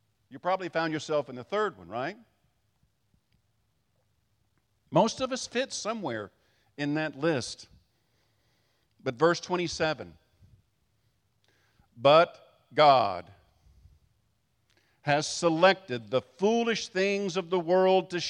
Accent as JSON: {"language": "English", "town": "Marion", "region": "Illinois", "country": "United States", "tie": "born or raised there", "also_born_or_lived": "Hayti, Missouri", "said": "I'm from Marion, I was born in Hayti, Missouri. Now raise your hand if you've ever heard of it."}